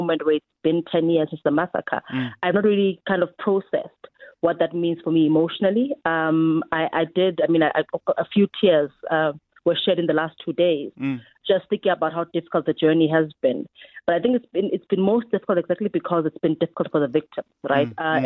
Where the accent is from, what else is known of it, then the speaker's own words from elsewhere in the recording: South Africa; guns that were issued by us and authorized by us as South African citizens.